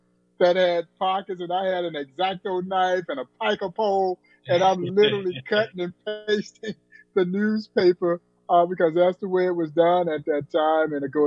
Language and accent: English; Crawfordville, Georgia, United States; now in Kansas City, United States; So, you know, I've been in this area longer than I grew up in Georgia. So, but that's where my roots began.